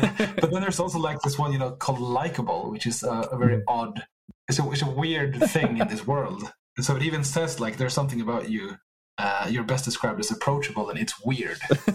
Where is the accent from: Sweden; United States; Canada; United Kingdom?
Sweden; since we're from Sweden